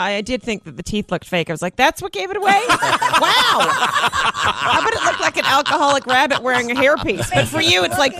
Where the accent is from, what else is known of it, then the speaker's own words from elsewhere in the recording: Canada; I'm a Canadian, yeah.